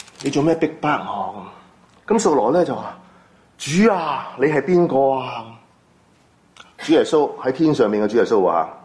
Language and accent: Cantonese; Taishan, Guangdong, China; 我係台山人